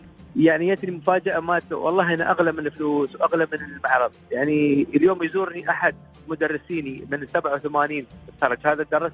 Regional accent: United Arab Emirates; أنا ابن الإمارات

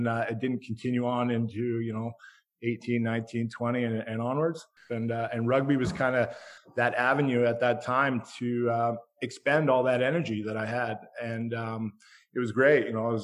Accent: Canada; I'm French Canadian, so. Yeah, I definitely have a soft spot for France. My father's English, so you know, I was very lucky to be born in Canada.

